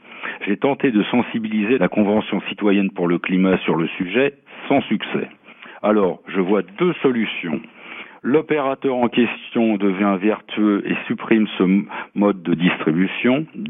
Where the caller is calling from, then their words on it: Deuil-la-Barre, Île-de-France, France; à Deuil-la-Barre, en proche banlieue parisienne.